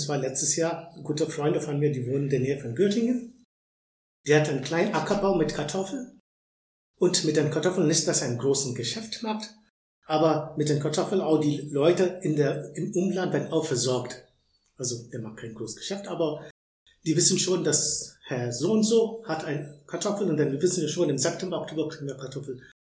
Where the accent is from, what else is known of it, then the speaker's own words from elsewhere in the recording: India; German is a second language; Aus der Großstadt, wo ich komme, aus Indien